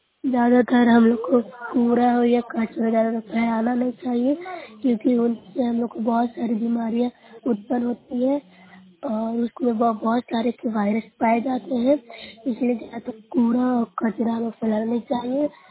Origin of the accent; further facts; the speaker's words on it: Bihar, India; मैं नौसराय प्रखंड से हूँ, जिला नालंदा से बोल रही हूँ।